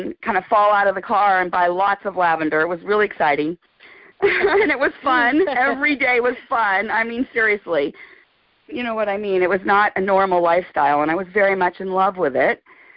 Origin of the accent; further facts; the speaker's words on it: Beverly Hills, California, United States; Because I grew up in Beverly Hills